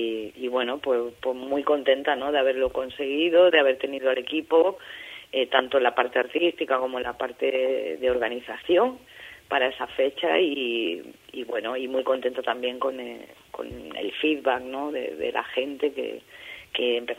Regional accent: Granada, Andalusia, Spain; moved away; also born or lived in Madrid; me fui de Granada hace 25 años, llegué a un Madrid que empezaba, ¿no?, a explotar en multiculturalidad

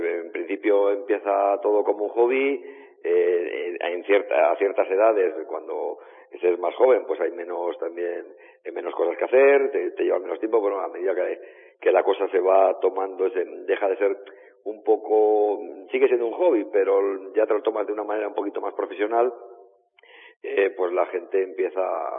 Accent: Casas del Monte, Extremadura, Spain; que soy, pues eso, de Casas del Monte prácticamente.

